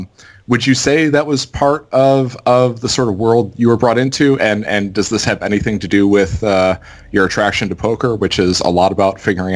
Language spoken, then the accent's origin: English; Michigan, United States; my experience, also growing up in Michigan, my experience with Canada and Canadians